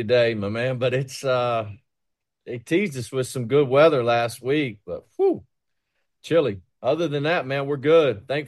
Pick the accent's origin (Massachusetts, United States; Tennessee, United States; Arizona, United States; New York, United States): Tennessee, United States; And I'm from East Tennessee, had a big impact over there where my family's from.